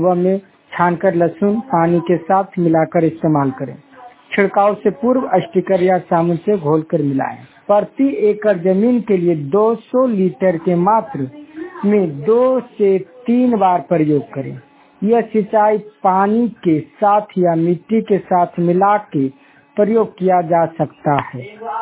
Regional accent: Hiraman Bigha, Bihar, India; मैं नारदीगंज प्रखंड के रहने वाले हैं, गांव हिरामन बिघा है।

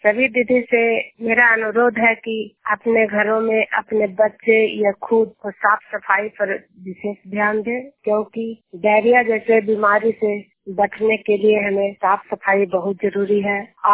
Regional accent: Juniyar, Bihar, India; मैं नालंदा जिला के ईसा प्रखंड जुनियार गांव की निवासी हूं

